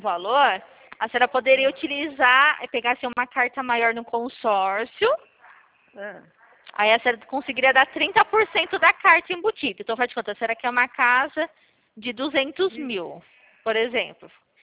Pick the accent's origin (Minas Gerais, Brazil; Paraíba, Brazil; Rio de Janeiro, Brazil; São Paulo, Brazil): São Paulo, Brazil; São Carlos; eu sou de São Carlos